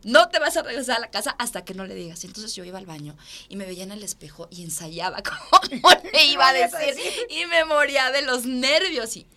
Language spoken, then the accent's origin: Spanish; Mexico; Y yo, porque yo soy mexicana